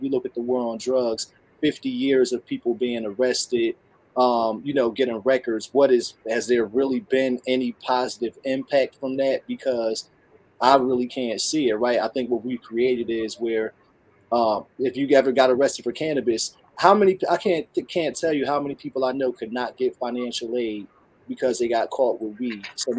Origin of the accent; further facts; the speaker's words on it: Trenton, New Jersey, United States; like, I grew up in Trenton, New Jersey, right?